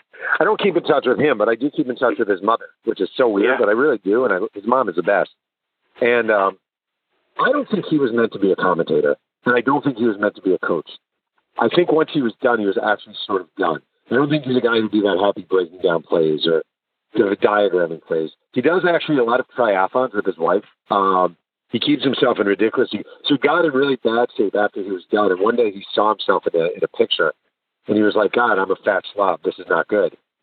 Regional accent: New York, United States; 80s when I was growing up, you had a game on Sunday, so I'd watch the Jets on Sunday play whoever, growing up in New York.

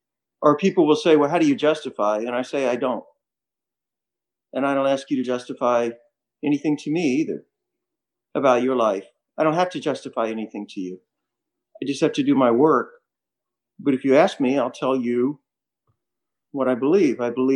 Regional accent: the South, United States; I was raised in the South

